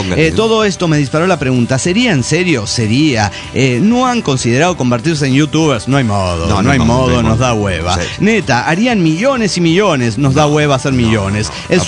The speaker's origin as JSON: {"language": "Spanish", "region": "Chiapas", "country": "Mexico", "said": "Siento mi chiapanicidad"}